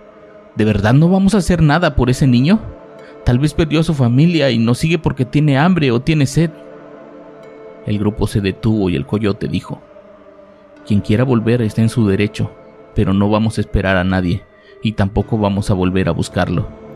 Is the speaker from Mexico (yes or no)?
yes; Mexico; Iba muy ilusionado, como todo mexicano que lleva toda su fe puesta en Dios para cruzar con bien.